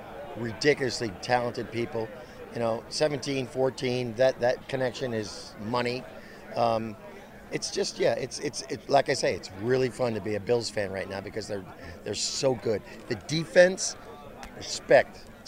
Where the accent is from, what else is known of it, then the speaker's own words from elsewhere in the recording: New York, United States; No, but I'm an upstate New York guy. I love me some upstate New York. I'm from the Finger Lakes